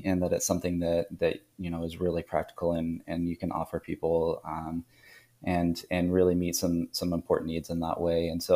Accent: Southeast, United States; now in California, United States; I'm originally from the Southeast, but live in California now

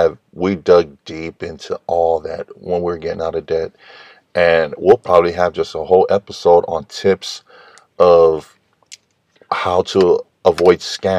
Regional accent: San Francisco, California, United States; I grew up in San Francisco, and man, I remember in school a lot of the kids, mainly kids, came from the hood.

